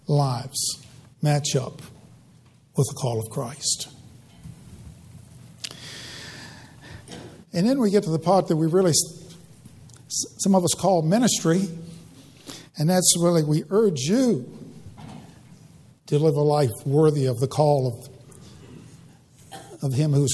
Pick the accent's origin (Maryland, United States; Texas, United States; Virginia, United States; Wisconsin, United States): Virginia, United States; Culpeper; Compared to when I was growing up in Culpeper, and there were no really... evangelical churches, any that preach the Word of God.